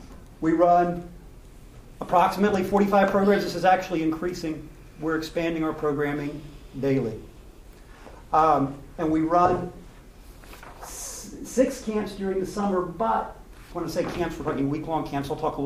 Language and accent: English; Houston, Texas, United States; I'm from Houston. Moved down here just like 2-3 years ago, and this was something that surprised me to hear.